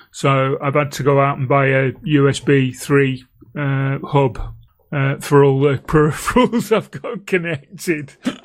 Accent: United Kingdom; now in Blackpool, United Kingdom; That's where I'm from.

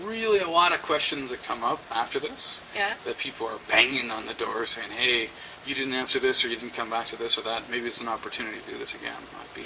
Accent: Canada; We wanted something that was showed our roots as being Canadian, right?

